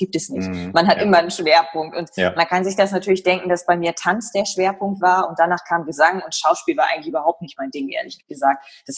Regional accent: Leer, Lower Saxony, Germany; Und ich komme ja aus Leer, habe ich ja eingangs erzählt, aus Ostfriesland

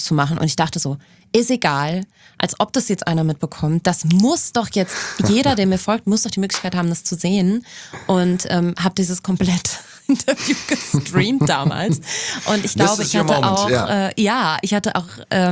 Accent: Cologne, North Rhine-Westphalia, Germany; in Köln tatsächlich, in meiner Heimatstadt

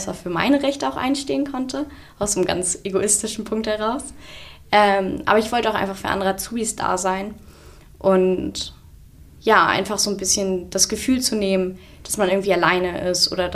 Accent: Hanover, Lower Saxony, Germany; ich komme aus Hannover

